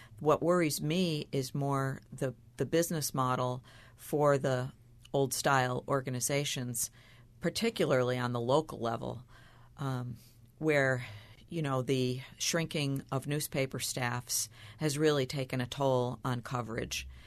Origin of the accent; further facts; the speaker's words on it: Buffalo, New York, United States; moved away as an adult; also born or lived in Manhattan; So I moved from Buffalo, which was my hometown, and I had been living there for many years.